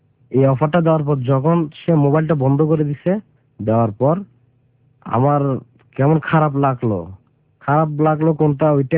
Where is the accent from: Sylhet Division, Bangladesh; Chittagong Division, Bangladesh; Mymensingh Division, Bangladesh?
Chittagong Division, Bangladesh; Chittagong; আমি বলছি আমাদের বাড়ি চট্টগ্রাম।